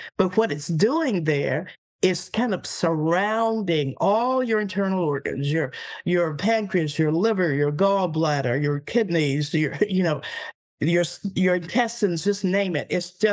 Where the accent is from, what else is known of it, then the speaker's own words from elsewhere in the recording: the South, United States; But I grew up in the South, soul food cooking, lots of good gravy and biscuits and lots of butter